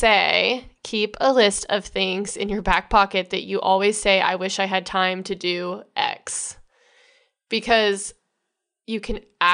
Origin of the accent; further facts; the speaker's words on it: Michigan, United States; She's from Michigan. She's from my home state, Kaylee.